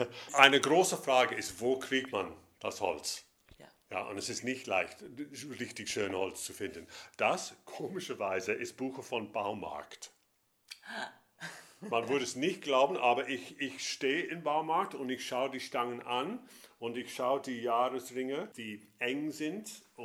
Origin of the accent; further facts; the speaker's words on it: Scotland, United Kingdom; German is a second language; now in Cologne, Germany; Ich bin aus Schottland. Ich bin eigentlich Geiger.